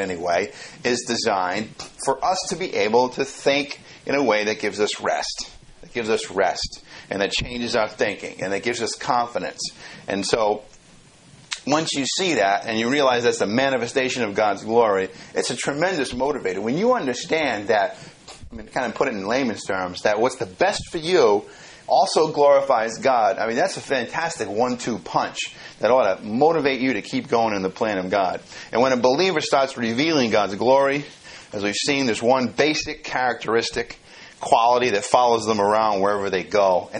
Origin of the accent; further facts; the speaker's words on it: Ireland; I'm Irish, so I'm a special case.